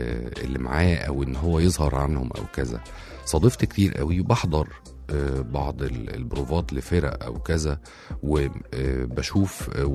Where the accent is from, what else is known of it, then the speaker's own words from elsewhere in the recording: Egypt; ابتديت أنا كواحد مصري بعيد عن فكرة زي دي